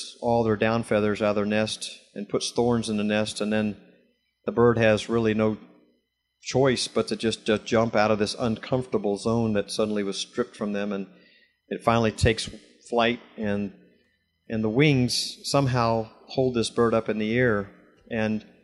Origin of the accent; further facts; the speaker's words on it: United States; I grew up in the States for 56 years and I've been around it all my life